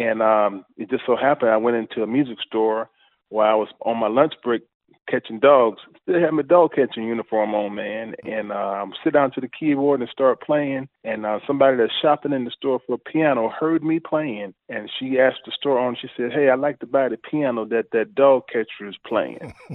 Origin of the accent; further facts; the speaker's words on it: Daytona Beach, Florida, United States; Man, Central Florida, I came up in Daytona, and you think about Daytona Beach, generally you think the beach and spring break, but I came up on the side of town of Daytona Beach where you never saw the beach. We were very, very poor